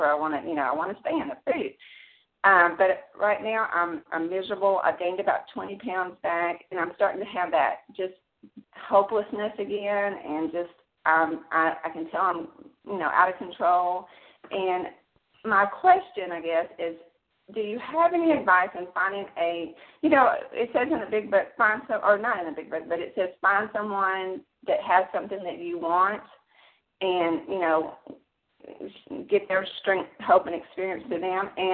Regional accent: Texas, United States; I'm from Texas, and I'm very nervous to do this.

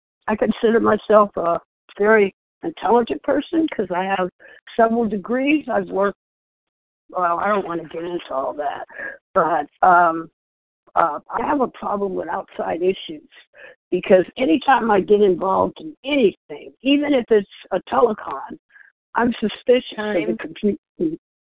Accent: Seattle, Washington, United States; Okay, thank you. … I'm from Seattle.

